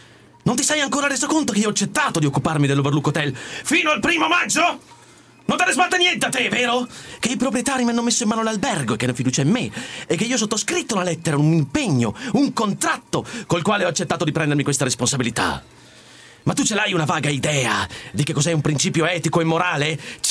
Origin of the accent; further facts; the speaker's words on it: Verona, Veneto, Italy; vengo da Verona, ho 41 anni.